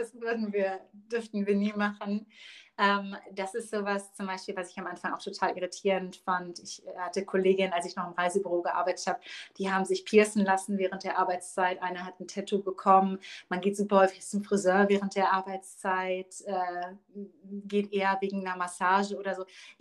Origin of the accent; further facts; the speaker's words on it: Germany; Und da komme ich natürlich als Deutsche ganz gut